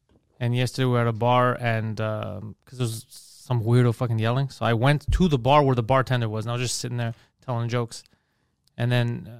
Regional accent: Montreal, Quebec, Canada; First of all, didn't even believe I was from Montreal.

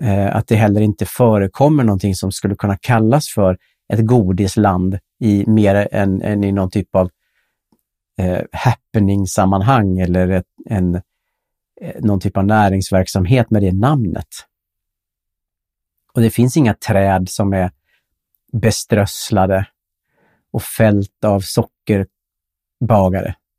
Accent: Blixbo, Sweden; sitter i soffan hemma i Blixbo där vi bodde, och det är julafton

